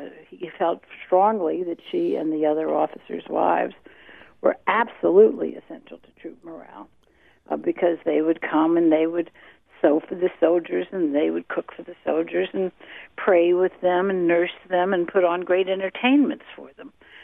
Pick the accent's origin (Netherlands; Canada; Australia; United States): United States; Washington, District of Columbia; I spent my childhood growing up in the Washington of the 1940s and 50s